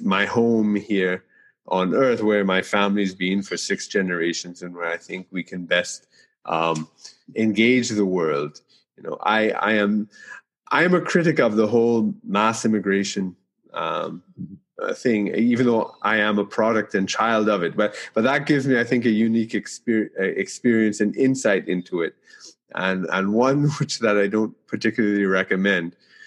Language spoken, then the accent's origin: English; Canada; also born or lived in United States; now in Trinidad and Tobago; I was actually born in the U.S., although I never lived there. And I grew up in Canada, and I did my first degree at the University of Toronto. But my parents are from Trinidad and Tobago.